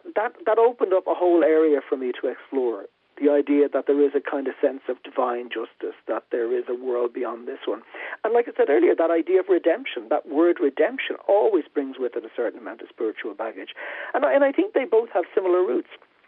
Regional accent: Ireland; and I come from Ireland, which has always had a difficulty with that way of looking at the world.

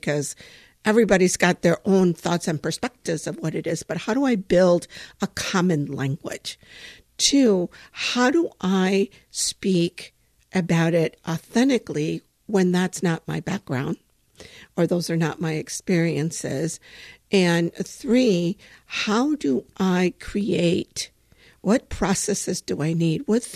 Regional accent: Michigan, United States; also born or lived in Tampico, Mexico; we left Mexico and I was two when we came to Texas and then north to the state of Michigan in 1968.

